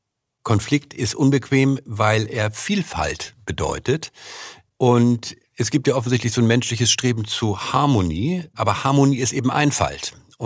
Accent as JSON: {"language": "German", "region": "Hamburg", "country": "Germany", "said": "Hamburger auch nicht wirklich."}